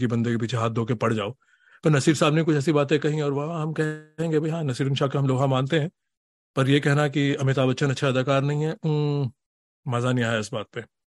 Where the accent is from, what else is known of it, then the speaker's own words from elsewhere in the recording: Delhi, India; now in Boston, United States; जैसे मैं दिल्ली से हूँ, मैं खाने का एग्जाम्पल दूंगा, तो मैं 27 साल से बॉस्टन में ये कंपेयर कर रहा हूँ